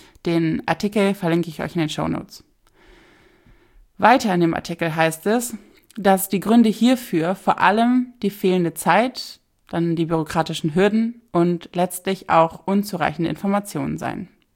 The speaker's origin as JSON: {"language": "German", "region": "Rhineland", "country": "Germany", "said": "Für einen kurzen Moment war ich als Rheinländerin ein klein wenig stolz"}